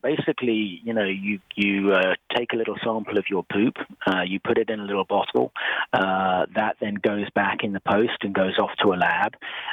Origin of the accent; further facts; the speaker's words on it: United Kingdom; You know, I'm British